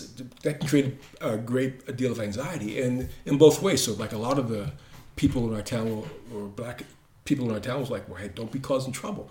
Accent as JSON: {"language": "English", "town": "Westfield", "region": "New Jersey", "country": "United States", "tie": "born or raised there", "said": "You know, my hometown Westfield was sort of, you know, you had people who lived on two different sides of the track."}